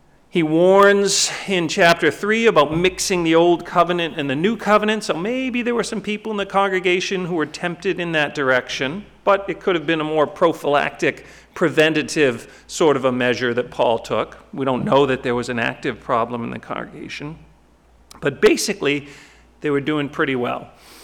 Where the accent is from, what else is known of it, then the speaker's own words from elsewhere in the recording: Duxbury, Massachusetts, United States; when I was a camp counselor for a day camp in my hometown of Duxbury